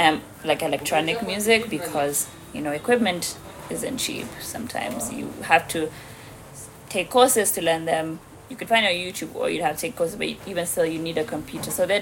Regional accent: Nairobi, Kenya; I am a composer from Nairobi, Kenya. Although I spend my time between New York, Maryland, during this pandemic, and Nairobi.

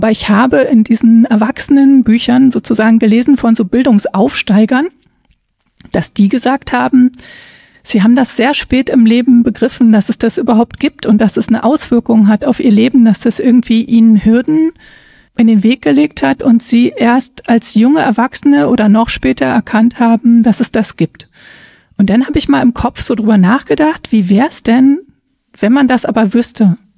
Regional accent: Berlin, Germany; aber ich komme aus Berlin und man hat früher ja viel auf der Straße gespielt

